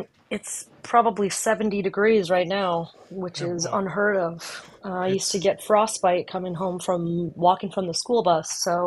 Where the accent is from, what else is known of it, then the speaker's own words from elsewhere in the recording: Saint Paul, Minnesota, United States; I'm from St. Paul, born and raised.